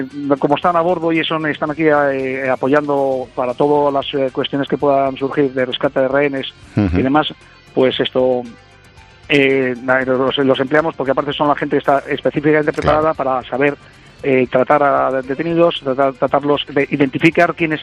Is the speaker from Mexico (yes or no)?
no; Spain; Principalmente somos españoles